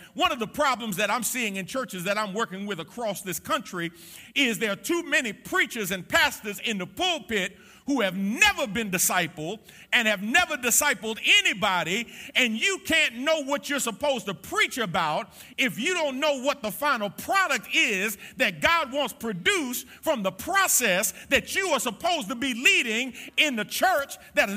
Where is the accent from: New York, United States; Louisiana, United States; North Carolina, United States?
New York, United States; New York City; I grew up in the Jacob Riis Housing Projects. Y'all know where it is, 465 East 10th Street, apartment 13H, New York, New York.